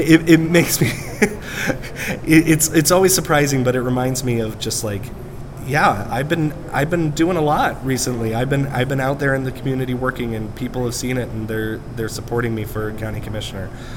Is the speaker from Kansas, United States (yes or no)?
no; Eugene, Oregon, United States; my mother now runs the site that is at our the church that I grew up in Eugene.